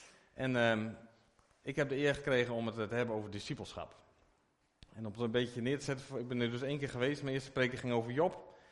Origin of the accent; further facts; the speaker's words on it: Sebaldeburen, Groningen, Netherlands; Ik kom uit Sebaldeburen. Is iedereen wel bekend denk ik. Je kunt een beetje vergelijken met Amsterdam, Groningen en Dracht. Heel klein plaatje, 700 mensen.